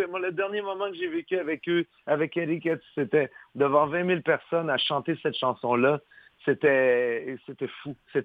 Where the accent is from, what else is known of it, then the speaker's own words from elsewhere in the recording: Quebec, Canada; moi, je suis québécois.